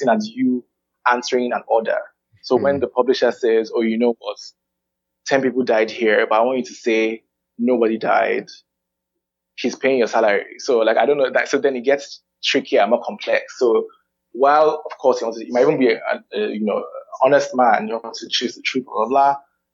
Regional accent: Lagos, Nigeria; I'm from Lagos. I'm like, both my parents are from here.

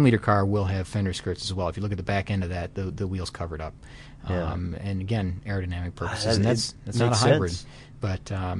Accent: Detroit, Michigan, United States; I mean, I come from Detroit

